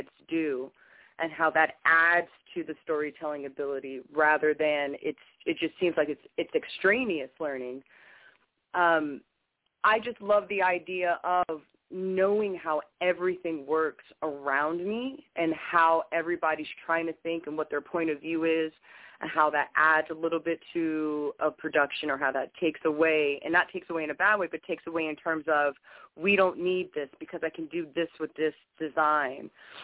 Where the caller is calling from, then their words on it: Miami, Florida, United States; I'm calling from Miami, Florida.